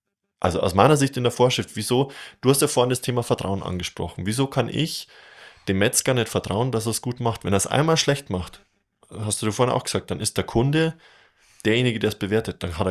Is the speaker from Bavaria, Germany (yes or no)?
yes; Ingolstadt, Bavaria, Germany; Also ich komme aus Ingolstadt.